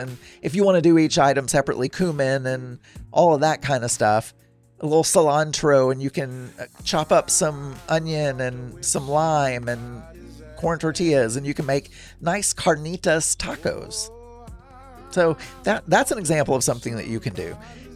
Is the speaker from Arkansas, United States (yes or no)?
yes; Arkansas, United States; And me, I'm an American. I grew up in South Arkansas in America. I don't eat leftovers.